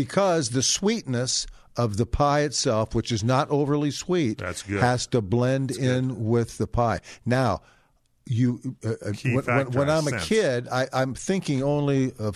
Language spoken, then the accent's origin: English; Los Angeles, California, United States; and therefore leaving L.A., my hometown, kind of real sleepy and quiet.